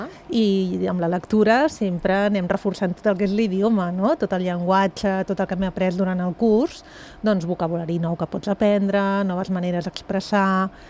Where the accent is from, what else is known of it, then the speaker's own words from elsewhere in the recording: Sant Quirze, Catalonia, Spain; Llavors fem a Sant Quirze, jo soc de Sant Quirze, ja ho saps